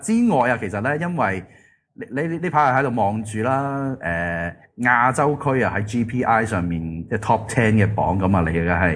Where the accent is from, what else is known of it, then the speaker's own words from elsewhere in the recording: Hong Kong; EPT 成绩就我哋香港人都好多人关注啦，因为直播有得睇喎